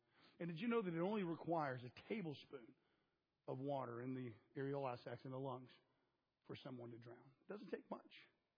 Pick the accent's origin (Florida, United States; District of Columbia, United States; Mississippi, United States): Florida, United States; I was a lifeguard growing up in Florida.